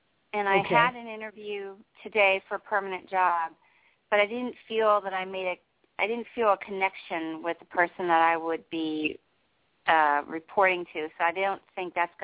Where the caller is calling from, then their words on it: New Jersey, United States; I'm calling from New Jersey.